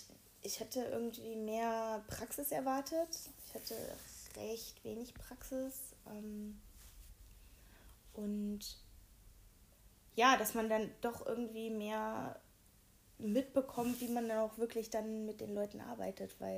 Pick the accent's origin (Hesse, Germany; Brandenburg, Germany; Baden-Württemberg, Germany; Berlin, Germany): Hesse, Germany; Ich komme aus der Nähe von Kassel.